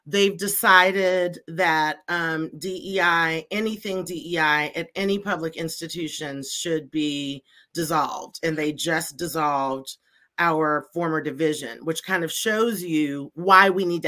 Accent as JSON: {"language": "English", "region": "North Carolina", "country": "United States", "lives_now": "Dallas, United States", "said": "I am coming from outside of Dallas, Texas. By way of North Carolina. I'm from North Carolina. I'm not from Texas."}